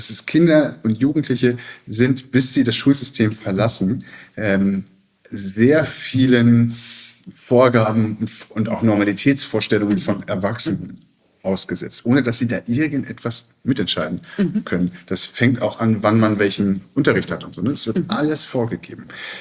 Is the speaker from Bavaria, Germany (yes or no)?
no; Cologne, North Rhine-Westphalia, Germany; born there; sagen wir mal in meiner Geburtsstadt Köln